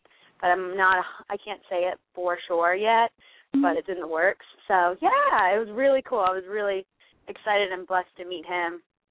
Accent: Germany; And I grew up in Germany, so I would love to go back to Europe and play there.

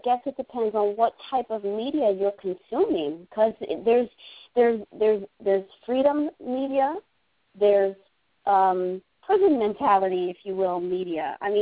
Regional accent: New Jersey, United States; I know you know I'm from Jersey, yeah?

